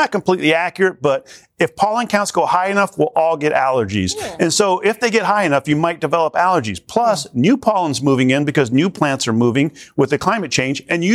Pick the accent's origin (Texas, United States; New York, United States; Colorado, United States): Colorado, United States; I'm from Colorado where it's a dry climate, and so we realized we need to hydrate.